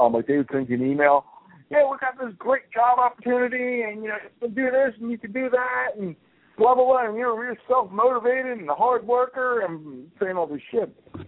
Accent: United States; I think, even though I'm Italian, I'm not into soccer. I know soccer's huge over in Italy, but I'm an American, damn it

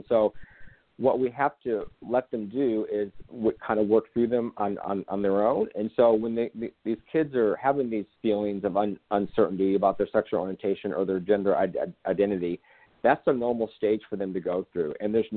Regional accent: Nebraska, United States; So, you know, that's when I was young, I was born and raised in Nebraska.

